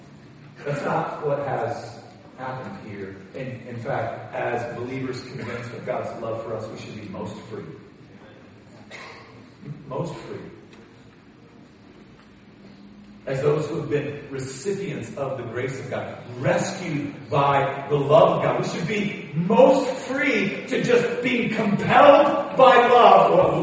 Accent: United States; I'll try to say it as frankly as I can, being the American that I am.

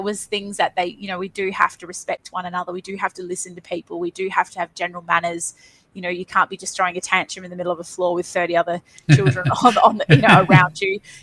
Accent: Perth, Western Australia, Australia; we eventually moved back down to Perth because they didn't really want us growing up in such a small country town. So from there, we grew up in Perth

